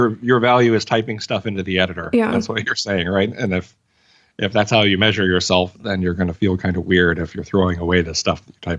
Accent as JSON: {"language": "English", "region": "Arkansas", "country": "United States", "said": "I guess because I'm from Arkansas."}